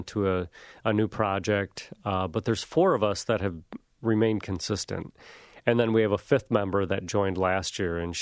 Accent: Grand Rapids, Michigan, United States; No, I grew up in Grand Rapids.

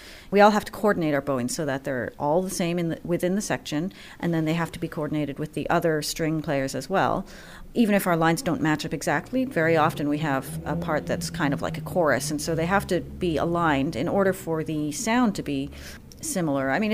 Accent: Philadelphia, Pennsylvania, United States; also born or lived in Boston, United States; I feel like I grew up in Philadelphia, having lived here in 1985 till I was 16.

